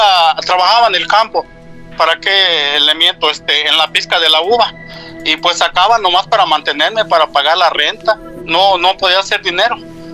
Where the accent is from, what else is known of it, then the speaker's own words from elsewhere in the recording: Arteaga, Michoacán, Mexico; yo soy de Arteaga, Michoacán, México.